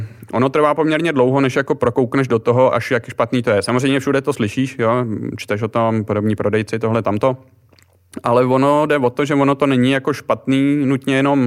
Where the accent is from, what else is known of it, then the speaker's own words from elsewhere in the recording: Nové Město na Moravě, Vysočina Region, Czechia; já jsem z Nového Města na Moravě, takže jako 3/4 hoďky